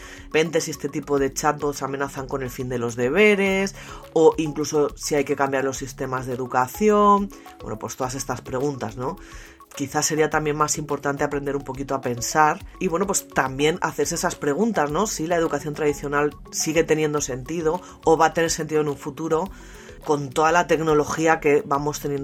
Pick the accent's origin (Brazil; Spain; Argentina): Spain; lo que hemos sufrido en mi país hace prácticamente nada fue la catástrofe esta de la Dana en Valencia.